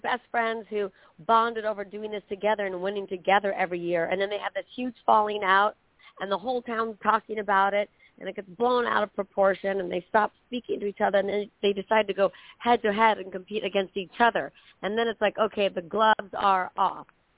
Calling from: Los Angeles, California, United States; I'm calling from L.A. I'm sitting out here in L.A.

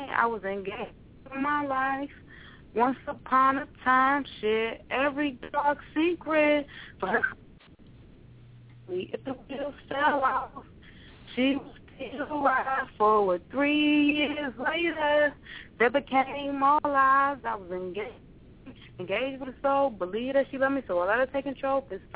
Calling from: Danville, Virginia, United States; I'm calling from Danville, Virginia.

